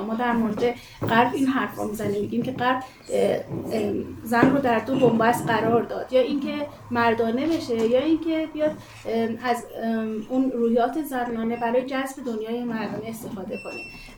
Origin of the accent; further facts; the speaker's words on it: Hamadan, Iran; یعنی من در خانواده بزرگ شدم که شاید اتفاقات سیاسی ما استان ما در منزل ما تحلیل بررسی می شد